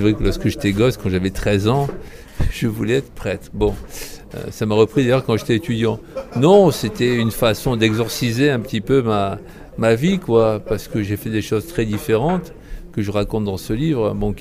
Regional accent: Italy; now in Paris, France; De la façon dont les immigrés qui venaient d'Italie, puisque je viens d'Italie, ont vécu leur intégration, mais aussi bon, mon arrivée à Paris

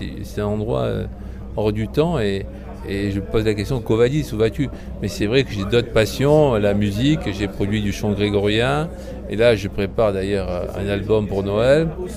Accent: Italy; now in Paris, France; De la façon dont les immigrés qui venaient d'Italie, puisque je viens d'Italie, ont vécu leur intégration, mais aussi bon, mon arrivée à Paris

